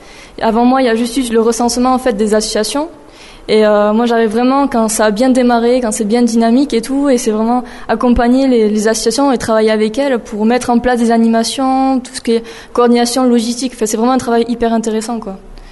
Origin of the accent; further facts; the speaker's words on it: Espelette, Nouvelle-Aquitaine, France; Moi je suis de Labourg, donc je suis une manèche. Et voilà, je suis d'Espelette et après j'ai de la famille sur Escule.